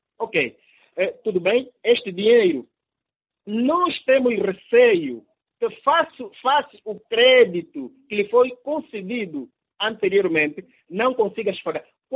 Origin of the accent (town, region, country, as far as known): Angola